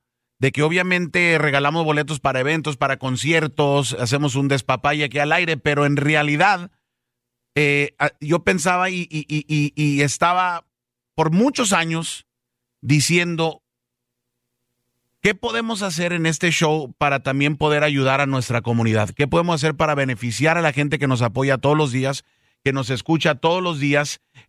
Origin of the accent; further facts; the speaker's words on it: Chicago, Illinois, United States; aunque yo soy de Chicago y nací en Chicago, todos los veranos nosotros veníamos a la ciudad de Dallas